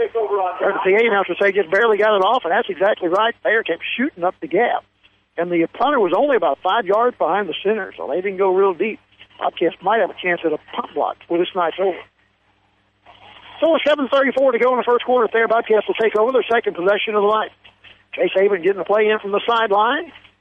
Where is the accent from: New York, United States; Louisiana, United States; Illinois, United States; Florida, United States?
Illinois, United States; Cahokia; I was growing up in Cahokia